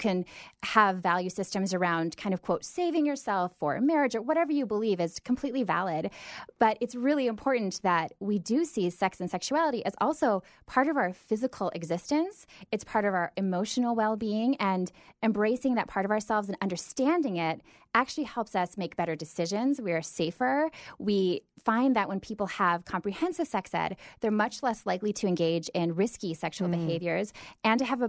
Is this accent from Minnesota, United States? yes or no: yes; Minnesota, United States; now in Los Angeles, United States; I'm originally from Minnesota. I live in the LA area now, but there was such an interesting parallel between kind of the Boise crowd and my own hometown in Minnesota.